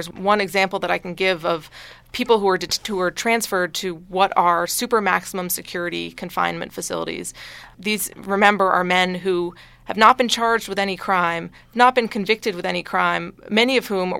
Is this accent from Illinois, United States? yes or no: no; Boston, Massachusetts, United States; I'm from Boston originally.